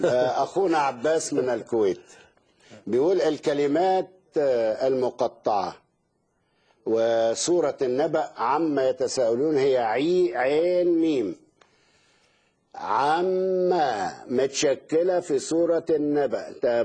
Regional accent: Egypt; وعندنا في مصر لا، ما عملوش حاجه

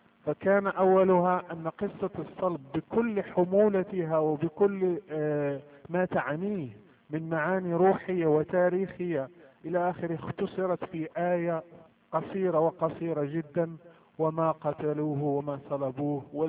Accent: Morocco; أبي فقيه وإمام لمسجد، أنا مغربي طبعا، تربيت كمسلم في عائلة مسلمة ومحافظة، تعلمت القرآن منذ الصغر

